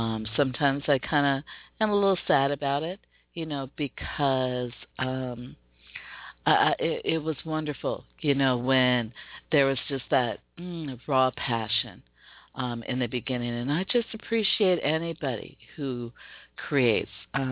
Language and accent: English; Seattle, Washington, United States; We have amazing talents right here in my hometown of Seattle, Washington